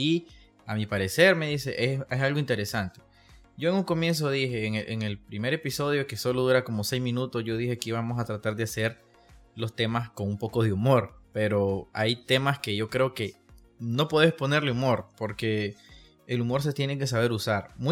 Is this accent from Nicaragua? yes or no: yes; Nicaragua; como un nicaragüense que está en la lucha al igual que todos